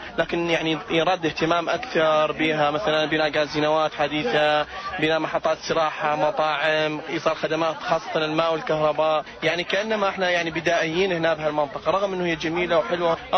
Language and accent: Arabic; Nineveh, Iraq; والله أنا من محافظة نينوى.